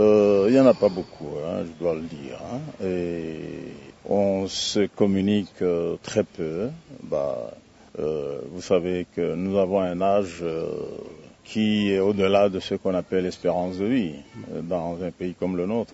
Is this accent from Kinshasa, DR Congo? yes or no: no; Bukavu, South Kivu, DR Congo; Chez nous, à Bukavu, plus précisément, bon, c'est déjà une région où il y a abondance de nourriture.